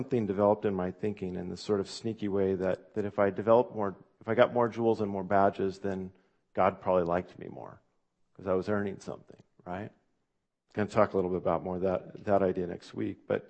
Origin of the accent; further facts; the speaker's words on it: West Salem, United States; And as a little kid growing up in West Salem, I went to an Awana's program at the church that my grandparents and my aunts and uncles and cousins were all a part of.